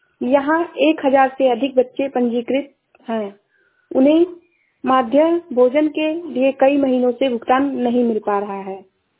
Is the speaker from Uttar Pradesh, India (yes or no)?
yes; Uttar Pradesh, India; मैं जिला श्रावस्ती से हूँ।